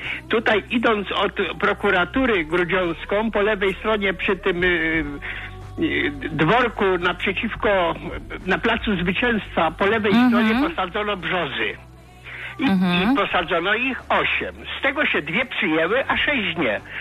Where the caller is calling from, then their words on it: Brześć Kujawski, Kuyavian-Pomeranian Voivodeship, Poland; Ja z Brześcia.